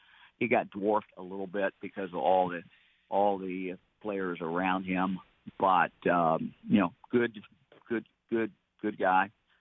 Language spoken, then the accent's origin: English; Ohio, United States; I'm from Southern Ohio, Southwest Ohio, longtime Reds fan.